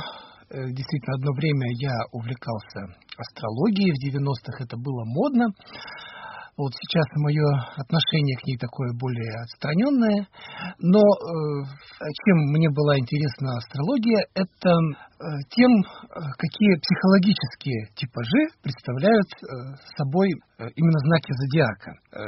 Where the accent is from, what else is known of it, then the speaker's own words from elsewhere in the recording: Irkutsk, Irkutsk Oblast, Russia; born there; Я родился здесь, в Иркутске, да. Но папа мой, поскольку румын по национальности, он мне и подарил и румынскую фамилию, и румынское имя